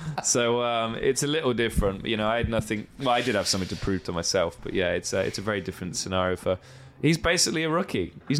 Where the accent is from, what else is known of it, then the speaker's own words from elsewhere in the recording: United Kingdom; being British